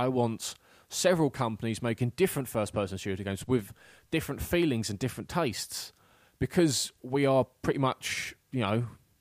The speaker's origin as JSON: {"language": "English", "region": "England", "country": "United Kingdom", "said": "I'm being an English bloke, I don't drink tea"}